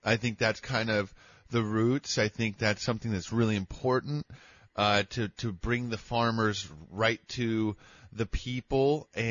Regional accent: California, United States; And then I grew up in El Dorado County, which is still dragging its feet and still struggling.

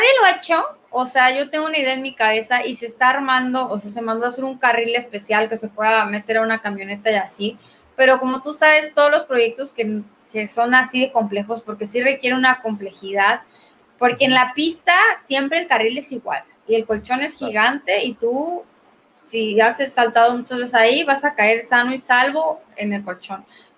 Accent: Chiapas, Mexico; quiero hacer 10 saltos en 10 escenarios naturales en mi estado, porque yo soy chiapaneca, orgullosa.

